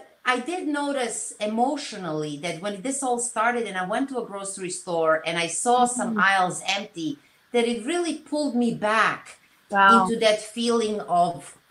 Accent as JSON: {"language": "English", "region": "Belgrade", "country": "Serbia", "tie": "born or raised there", "second_language": "English", "moved": "as an adult", "said": "So that's when I was born, in Belgrade, Serbia. I grew up there. I finished college there for fine and applied arts."}